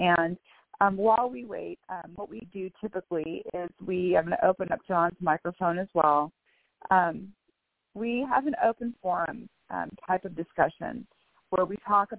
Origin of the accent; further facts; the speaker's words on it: Bellevue, Washington, United States; I'm from Bellevue, Washington.